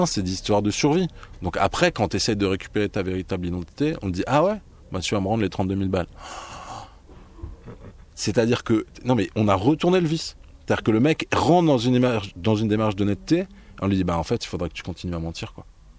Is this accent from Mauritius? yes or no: no; France; Bon, il se trouve que je suis français